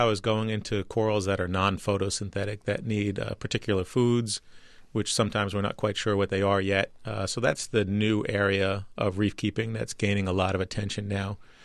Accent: New York, United States; I grew up on Long Island and was fishing the local bays and kept tanks as a kid.

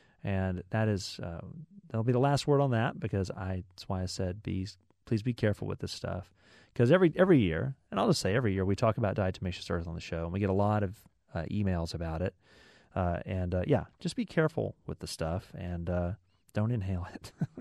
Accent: Dallas, Texas, United States; Yeah, I grew up here in the Dallas area

